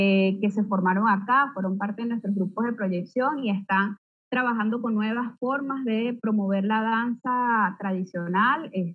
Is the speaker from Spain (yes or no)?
no; Venezuela; de lo que somos, de nuestras tradiciones y de los valores que nos caracterizan como venezolanos.